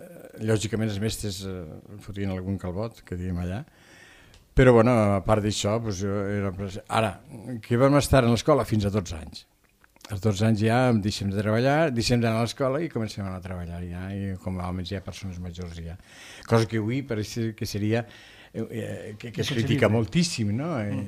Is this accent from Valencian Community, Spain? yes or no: yes; Quatretondeta, Valencian Community, Spain; also born or lived in Alcoi; vaig néixer en Alcoi, però vaig criar en Quatretondeta, un poble que n'hi ha 20 quilòmetres d'Alcoi, on és meu pare és natiu d'allà i tenim terres